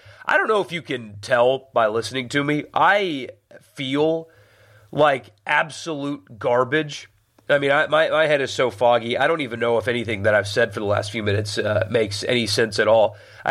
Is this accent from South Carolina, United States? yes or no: yes; South Carolina, United States; I grew up in South Carolina. I wasn't affiliated with Ole Miss back then